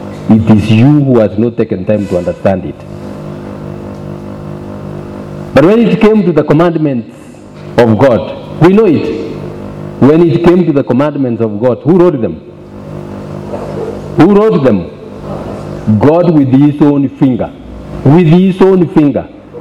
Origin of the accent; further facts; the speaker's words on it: Kenya; I'm a Kenyan. I wanted everybody to know that I am a Kenyan.